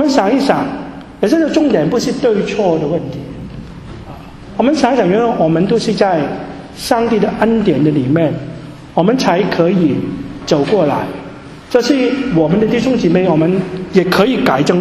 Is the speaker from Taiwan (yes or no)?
no; Hong Kong; 我们香港人呢是讲中文也不灵光，所以呢就有些时候呢讲中文又还加点英文